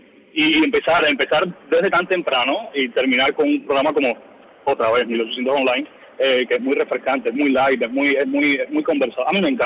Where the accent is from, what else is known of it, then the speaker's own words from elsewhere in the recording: Camagüey, Cuba; esas emisoras de mi provincia, porque yo vengo de Camagüey, ¿no?